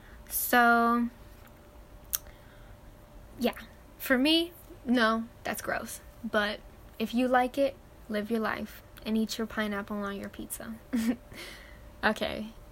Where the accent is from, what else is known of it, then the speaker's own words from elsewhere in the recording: United States; I honestly prefer, like, American accents just because I'm American, too.